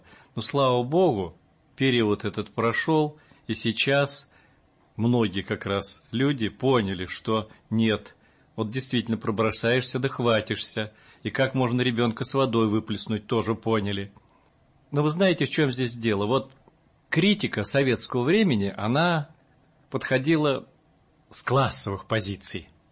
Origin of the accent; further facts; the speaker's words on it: Buryatia, Russia; я из Бурятии родом, из Забайкалья.